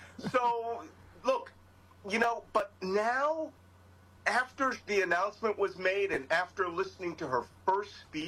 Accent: Philadelphia, Pennsylvania, United States; You guys know I'm from Philadelphia.

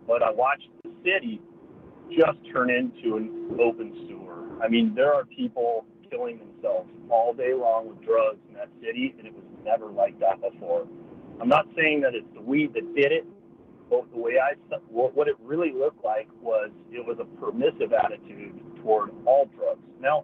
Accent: Seattle, Washington, United States; moved away as an adult; now in Wisconsin, United States; I grew up in Seattle. And I moved to Wisconsin about 5 years ago.

